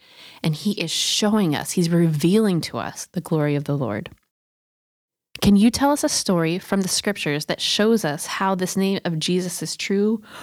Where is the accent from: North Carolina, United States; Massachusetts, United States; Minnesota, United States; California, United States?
California, United States; I grew up in California, so I don't love the snow